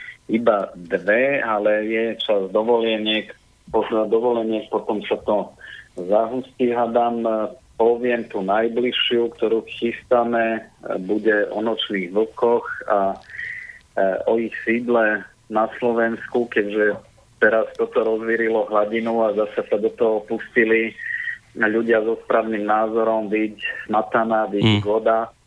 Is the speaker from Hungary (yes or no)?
no; Serbia; Slovak is a second language; moved away as an adult; now in Slovakia; Potom som prišiel na Slovensko študovať žurnalistiku, lebo som si myslel, že ten papier mi v živote pomôže a že sa vrátim domov a budem ďalej robiť v rádiu. Na nešťastie medzi tými tú moju krajinu pôvodu zbombardovali a nebolo sa kam vrátiť.